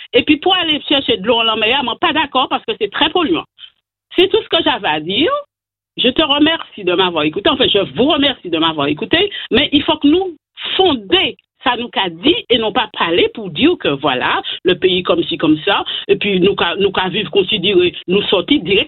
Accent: Martinique, France; Je suis ce que je suis et je suis martiniquaise

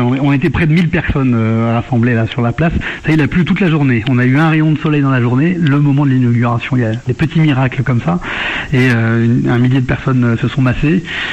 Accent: France; born there; on est nés en France. On est des Français

